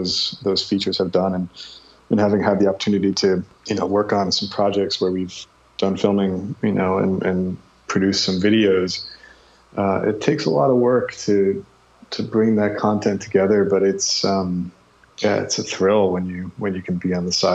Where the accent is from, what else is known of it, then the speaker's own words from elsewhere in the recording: Connecticut, United States; now in New York City, United States; I grew up in Connecticut, you know, just on the Long Island Sound. So not too far. I was born in New York City, and New York City is, you know, home for me, and been here in Greenpoint for almost 10 years now